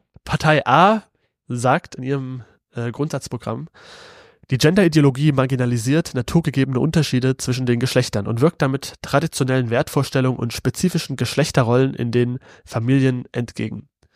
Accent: Saxony, Germany; ich als Sachse, der sicherlich nicht CDU wählt

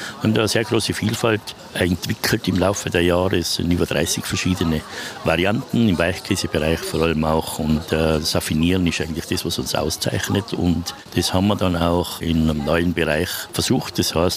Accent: Tyrol, Austria

